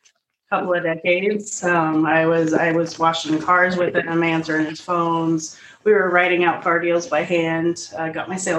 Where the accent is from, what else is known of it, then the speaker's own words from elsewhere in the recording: Mountain Grove, Missouri, United States; now in Northern California, United States; So I grew up in Missouri. Then I moved to Northern California. I continued in the car business with my dad.